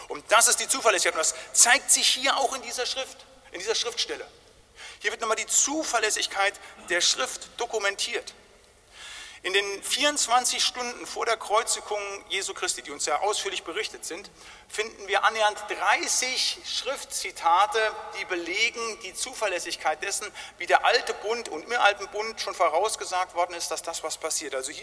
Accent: Germany; ich bin, glaube ich, von 10 Leuten angesprochen worden, als sie mitkriegten, ich bin Deutscher, eure Autos, nicht?

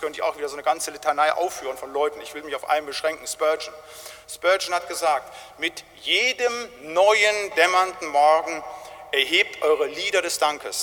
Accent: North Rhine-Westphalia, Germany; Da, wo ich herkomme aus dem Siegerland, wenn wir Gebetsgemeinschaften hatten, war das grundsätzlich so, dass die Gebetsgemeinschaften von den Brüdern eingeteilt war.

